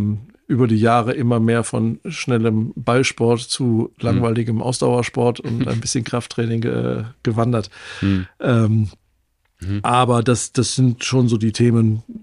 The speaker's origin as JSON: {"language": "German", "region": "North Rhine-Westphalia", "country": "Germany", "tie": "born there", "said": "Als gebürtiger Ostwestfale weiß ich da sehr genau, worüber ich rede."}